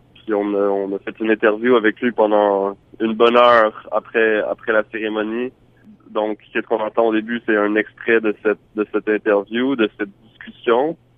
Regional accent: Montreal, Quebec, Canada; Moi j'ai grandi à Montréal, j'ai grandi dans une famille francophone mais dans un milieu, mais dans une ville bilingue. J'ai tout le temps parlé les deux langues, vraiment au même niveau, si vous voulez.

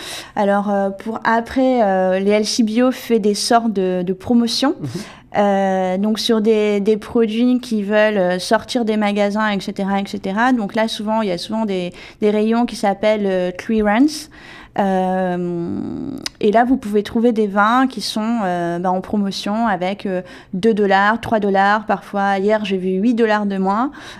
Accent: France; moved away as an adult; now in Canada; en tant que Française qui a débarqué au Canada

